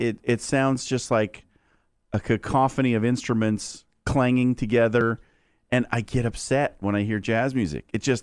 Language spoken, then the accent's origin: English; Springfield, Nebraska, United States; So I grew up in Springfield, Nebraska for my high school years, which is the town south of the Omaha area, Platteview High School.